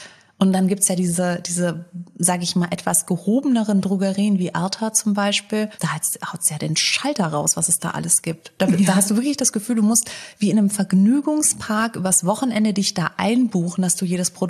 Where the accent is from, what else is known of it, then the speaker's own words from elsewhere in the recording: Frankfurt, Hesse, Germany; Da gab es das Kaufhaus Zinner bei uns in Rödelheim. Jetzt gibt's eine Anekdote, Leute. Und da war … immer in der Kosmetikabteilung.